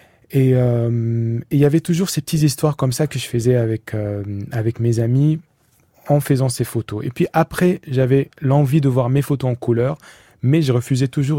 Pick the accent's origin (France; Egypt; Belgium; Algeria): Egypt; j'ai grandi en Égypte.